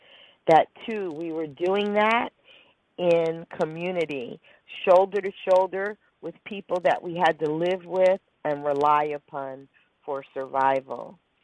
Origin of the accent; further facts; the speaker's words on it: Philadelphia, Pennsylvania, United States; now in Bay Area, United States; I am originally from Philadelphia, where there may be a certain diversity, but people tend to relate pretty singularly to their own folks. What I love about living in the Bay Area is that there's a little bit of everybody here